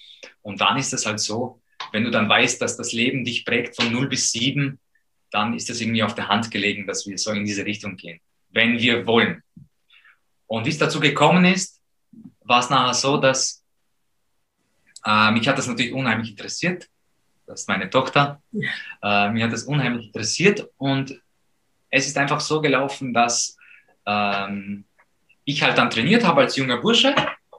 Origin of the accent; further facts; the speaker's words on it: Poland; wir sind aufgewachsen in Polen